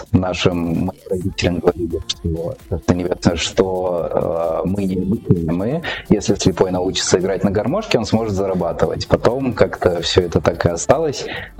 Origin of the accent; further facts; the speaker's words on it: Orenburg, Orenburg Oblast, Russia; also born or lived in Orsk; Родился я в Орске, уехал в Оренбург в интернат, учился там, потом вот остался надолго в Оренбурге, ну и с Оренбурга что-то меня мотает теперь.